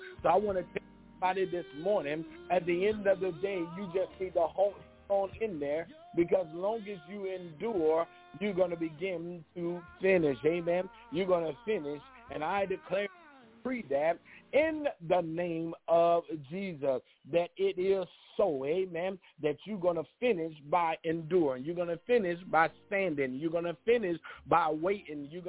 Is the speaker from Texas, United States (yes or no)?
no; Georgia, United States; right here in the United States of America, right here in my hometown, Georgia.